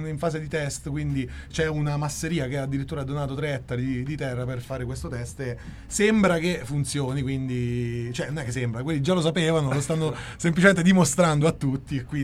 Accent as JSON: {"language": "Italian", "town": "Salerno", "region": "Campania", "country": "Italy", "said": "io sono originario di Salerno"}